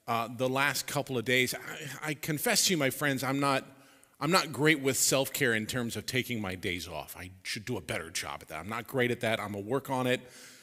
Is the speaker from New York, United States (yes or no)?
no; Santa Clarita, California, United States; also born or lived in Grand Island, Nebraska; You know that I grew up in Santa Clarita. Santa Clarita is not really far from here, like in the scheme of things, right?